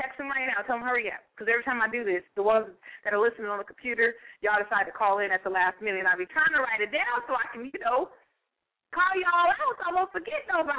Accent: United States; So I am an American, proud to be. God bless America.

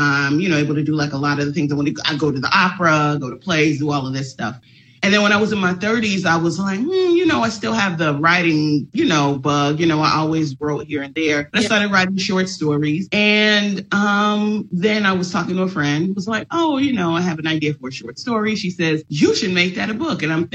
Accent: Chicago, Illinois, United States; oh, I'm from Chicago. So like all Chicago journalists like work at the Tribune or the Sun-Times.

